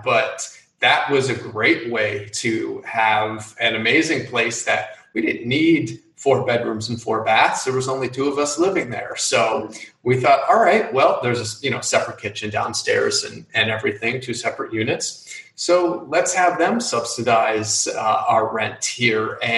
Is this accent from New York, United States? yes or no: yes; New York, United States; So I'm from New York State, and everything upstate, you know, within a couple hours drive of the city